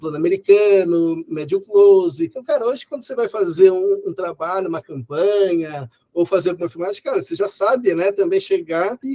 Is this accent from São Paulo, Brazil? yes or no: yes; São Caetano do Sul, São Paulo, Brazil; eu sou do ABC, sou de São Caetano